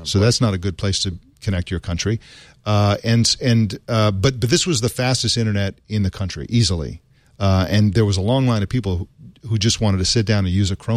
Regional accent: Santa Barbara, California, United States; And so I was from Santa Barbara.

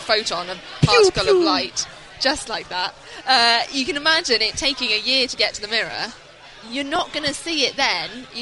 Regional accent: United Kingdom

